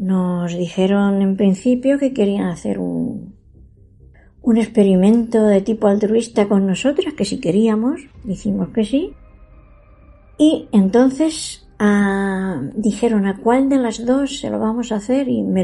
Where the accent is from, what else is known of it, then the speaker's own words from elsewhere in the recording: Jumilla, Region of Murcia, Spain; Nací y me crié en Jumilla, provincia de Murcia.